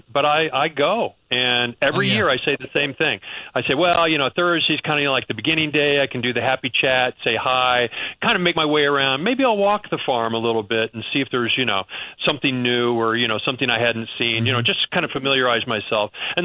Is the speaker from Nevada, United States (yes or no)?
no; Missouri, United States; I'm from the Midwest. I'm from Missouri. I know exactly what an oak tree looks like